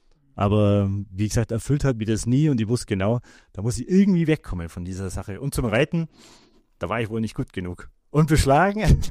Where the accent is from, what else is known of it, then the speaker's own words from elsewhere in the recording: Kempten, Bavaria, Germany; ich komme aus dem Allgäu, aus Kempten genau gesagt. Bin 52 Jahre alt